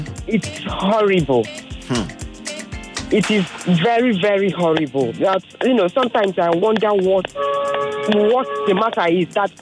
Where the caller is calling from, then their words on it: Ajah, Lagos, Nigeria; I'm calling from Aja Agri, actually. I'm on the road.